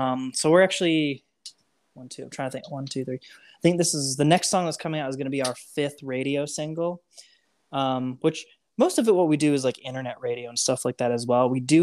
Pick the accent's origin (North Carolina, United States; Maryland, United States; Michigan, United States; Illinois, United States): Michigan, United States; now in Nashville, United States; When we come back to Michigan, it's actually very sentimental for me, because that's my hometown. Coming back to Michigan. And there's going to be a lot of people there that maybe have known me before I even moved to Nashville.